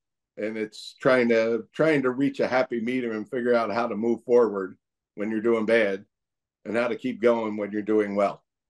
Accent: Haddon Heights, New Jersey, United States; Mark Yule was a Haddon Heights graduate. I was from Haddon Heights, but we all played on the same American Legion team in the summer.

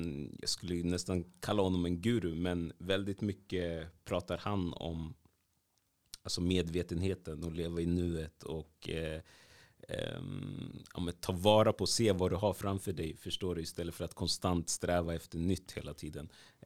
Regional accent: Sweden; born there; i värsta fall tänker jag så här, okej, men jag är född i Sverige.

